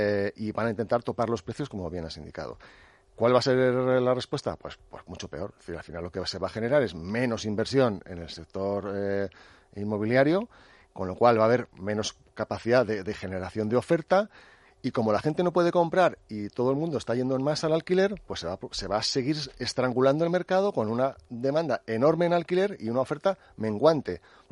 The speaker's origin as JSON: {"language": "Spanish", "country": "Spain", "said": "la gran mayoría somos los españoles"}